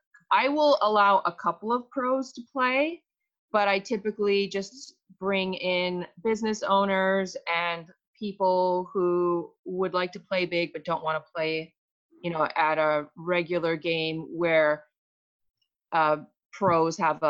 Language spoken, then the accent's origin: English; Canada; now in United States; I was raised in Canada, so I'm not great with my US history.